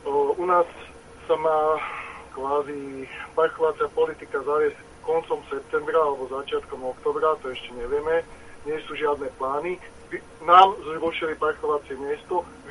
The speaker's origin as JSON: {"language": "Slovak", "town": "Bratislava", "region": "Bratislava Region", "country": "Slovakia", "said": "ja som Bratislavčan, bohužiaľ."}